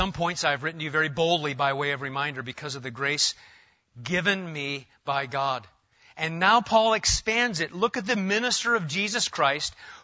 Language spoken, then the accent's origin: English; Omaha, Nebraska, United States; Now I'm from Omaha, so I'm taking that as a sign. That sign right there. I've driven from Omaha to Worcester before.